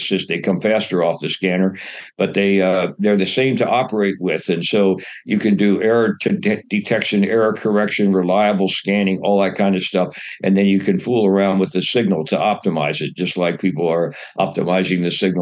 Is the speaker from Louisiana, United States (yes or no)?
no; Dayton, Ohio, United States; And growing up in Dayton, Ohio, which happens to be the home of a company called National Cash Register, NCR